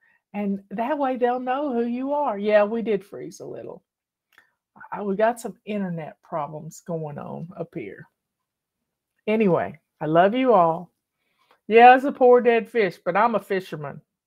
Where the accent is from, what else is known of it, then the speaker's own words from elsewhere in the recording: Tennessee, United States; Patty and I grew up on Real Foot Lake, and somebody posted a picture of 35 eagles the other day.